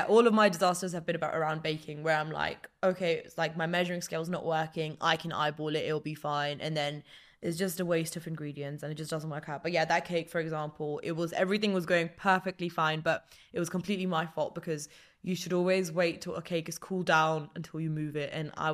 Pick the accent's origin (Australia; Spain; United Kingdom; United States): United Kingdom; London; I think also like growing up in London, we are exposed to all kinds of food.